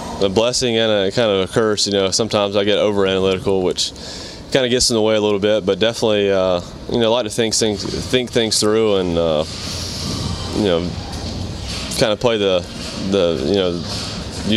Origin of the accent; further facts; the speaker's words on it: Slocomb, Alabama, United States; Yeah, small town. My dad was a pastor, all my life, still is.